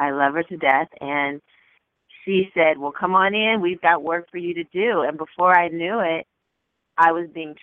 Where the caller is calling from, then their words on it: Santa Clarita, California, United States; I'm calling from the Santa Clarita Valley in California, and surrounded by gorgeous mountains sometimes isn't the best for reception, but it is gorgeous out here.